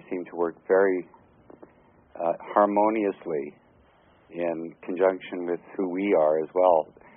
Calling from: Toronto, Ontario, Canada; I'm calling from Toronto.

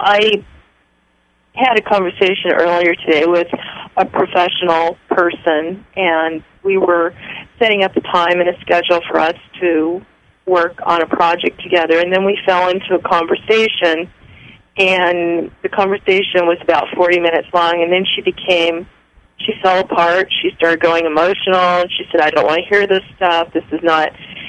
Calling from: Tucson, Arizona, United States; Tina, I'm calling from Tucson.

